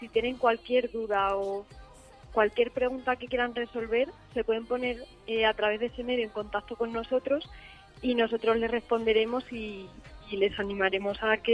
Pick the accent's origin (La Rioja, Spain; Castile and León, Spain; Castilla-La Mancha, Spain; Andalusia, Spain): Castilla-La Mancha, Spain; Ciudad Real; Soy de Ciudad Real desde siempre.